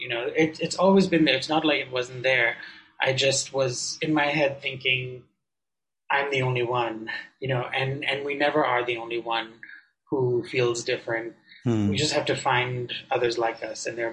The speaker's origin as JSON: {"language": "English", "country": "Ghana", "tie": "born or raised there", "said": "So I grew up in Ghana in West Africa. And I grew up in a Sindhi family there, and there's a fairly large Sindhi community there."}